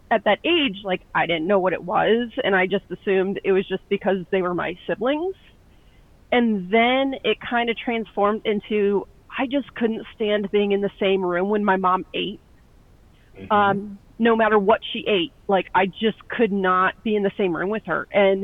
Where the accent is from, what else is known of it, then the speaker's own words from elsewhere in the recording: Ohio, United States; So I'm originally from Ohio, but for the past 6 years have been traveling